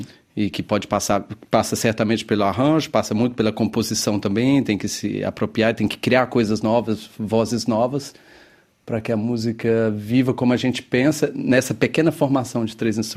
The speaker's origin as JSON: {"language": "Portuguese", "town": "Goiânia", "region": "Goiás", "country": "Brazil", "tie": "born or raised there", "said": "Eu, particularmente, que cresci em Goiânia, que sempre fui a Pirinópolis, a região toda do Cerrado"}